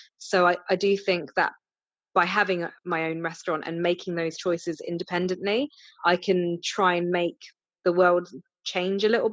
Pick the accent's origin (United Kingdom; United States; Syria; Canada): United Kingdom; Southampton, South East England; You know, I'm a girl from Southampton who has moved around a lot, and you know, I'm not from a wealthy background.